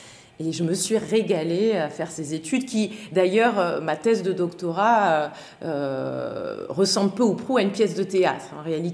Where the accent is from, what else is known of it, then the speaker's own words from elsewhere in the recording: Aix-en-Provence, Provence-Alpes-Côte d'Azur, France; born there; Je suis née à Aix-en-Provence.